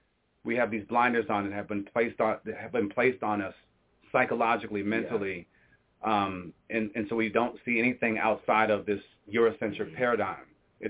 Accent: Trinidad & Tobago; I grew up in Trinidad, and Trinidad is a small island nation in, you know, in one of the southernmost regions of the Caribbean.

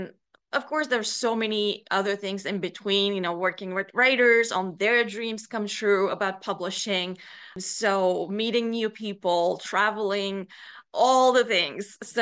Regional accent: Bulgaria; growing up in Bulgaria

